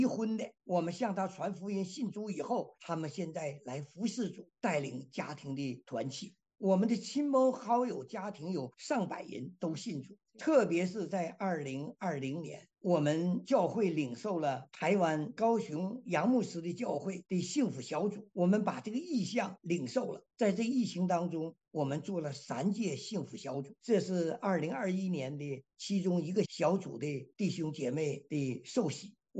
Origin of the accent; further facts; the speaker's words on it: China; 今天可以使用我们从大陆来的像我们这样的人来走出国门